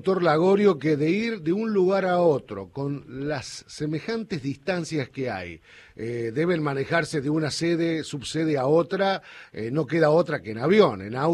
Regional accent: Argentina; estamos hablando entre argentinos

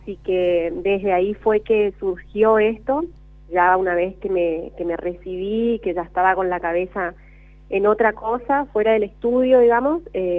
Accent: El Paraisal, Chaco, Argentina; now in Resistencia, Argentina; tengo mi familia ahí, nací y crecí en El Paraisal.

